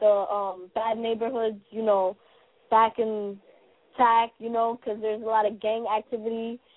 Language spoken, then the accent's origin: English; Brooklyn, New York, United States; I am from Brooklyn, New York.